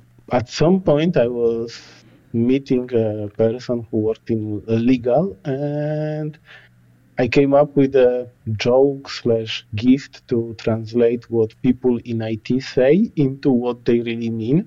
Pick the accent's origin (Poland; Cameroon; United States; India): Poland; English is a second language; now in Berlin, Germany; Well, I live in Berlin in Germany, but originally I come from Poland.